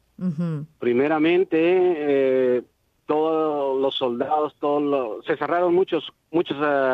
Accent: El Salvador; yo soy salvadoreño y por la mala experiencia que sufrió mi país

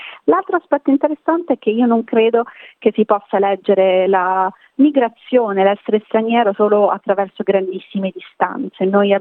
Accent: Southern Italy, Italy; also born or lived in United States / England; Io sono cresciuta in Italia, ma sono cresciuta in un paese piccolo, in una comunità specifica del sud Italia, e quindi c'è anche la mia appartenenza meridionale.

